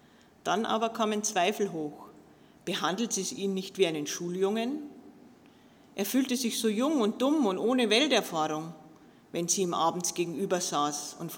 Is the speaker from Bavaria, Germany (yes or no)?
yes; Garmisch-Partenkirchen, Bavaria, Germany; ich bin in Garmisch-Partenkirchen geboren und aufgewachsen.